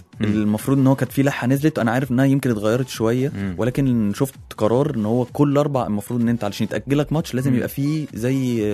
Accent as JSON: {"language": "Arabic", "country": "Egypt", "said": "كره اليد عندنا في مصر في مستوى عالي قوي"}